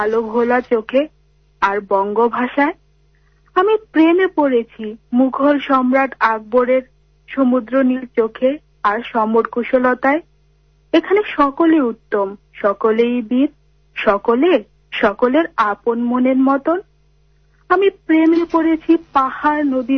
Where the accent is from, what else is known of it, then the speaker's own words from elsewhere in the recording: Keraniganj, Dhaka Division, Bangladesh; কেরানীগঞ্জে আমি বড় হয়েছি